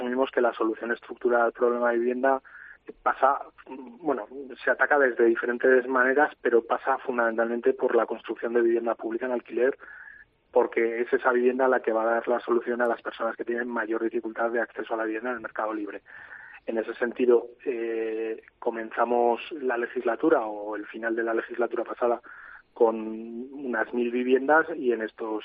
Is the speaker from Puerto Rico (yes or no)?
no; Tudela, Navarre, Spain; yo soy de Tudela, tengo aquí mi familia, quiero que mi familia viva aquí